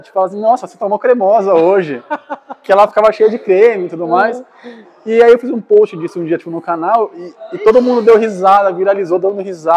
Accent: São Paulo, Brazil; Nós somos de São Paulo.

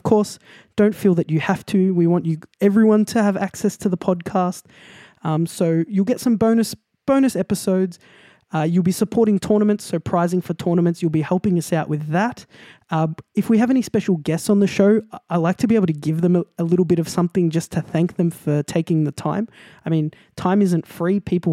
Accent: Australia; You know, we are from Australia, you know, we're a smaller country

